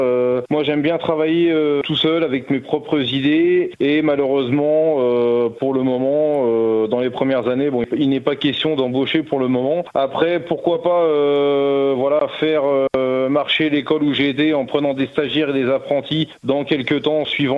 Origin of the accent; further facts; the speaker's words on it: Coulimières, France; now in Saint-Ouen-de-Mimbré, France; j'ai 30 ans, je viens de Coulimières dans le Perche, j'habite maintenant Saint-Ouen-de-Mimbré à côté de Fresnay